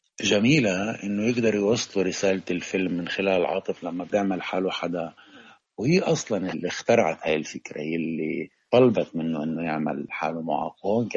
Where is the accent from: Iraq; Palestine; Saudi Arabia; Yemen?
Palestine; في أشياء كتير تغيرت بعلاقتنا كلنا مع بعض كفلسطينيين